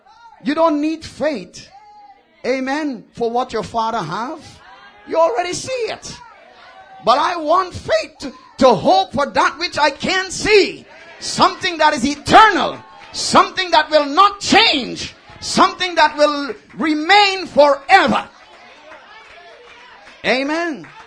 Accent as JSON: {"language": "English", "country": "United States", "said": "I come from America."}